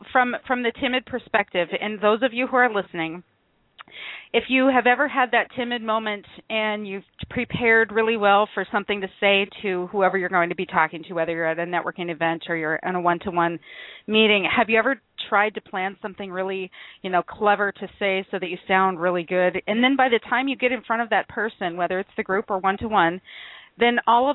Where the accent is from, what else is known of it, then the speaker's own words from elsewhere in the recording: United States; well, I'm American